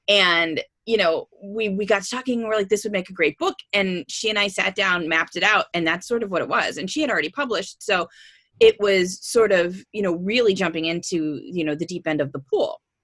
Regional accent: Pennsylvania, United States; So I am from Pennsylvania. I'm an author.

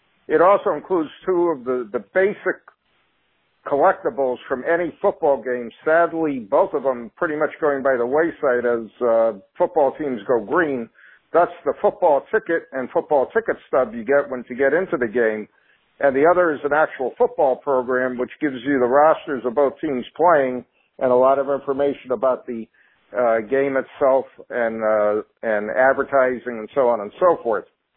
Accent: North Branford, Connecticut, United States; I grew up in North Branford, Connecticut

